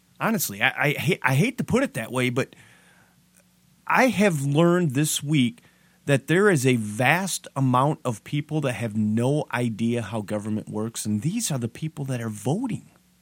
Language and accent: English; Michigan, United States; Donald Trump was in my home state of Michigan in Battle Creek